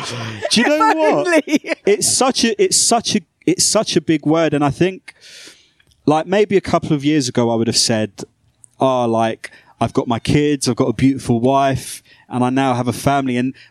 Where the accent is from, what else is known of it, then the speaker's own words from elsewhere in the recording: London, United Kingdom; I sound more like a broadcaster now probably than I did growing up in South London, but I was a foster kid